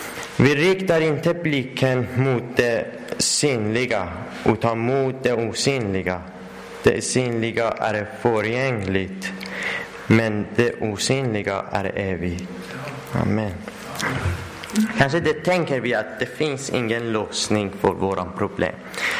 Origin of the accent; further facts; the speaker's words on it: Iran; Swedish is a second language; now in Sweden; Jag kommer från Iran och jag bor i Sverige ungefär 2 år och halv månader och kan inte prata så bra i svenska